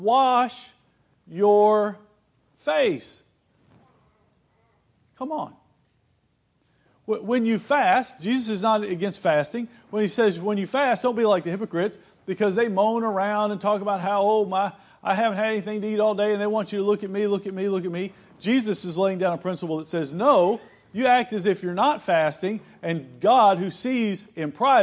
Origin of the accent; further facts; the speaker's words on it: Blytheville, Arkansas, United States; I'm from Blytheville, Arkansas. We don't have a lot of Catholics in Blytheville, Arkansas.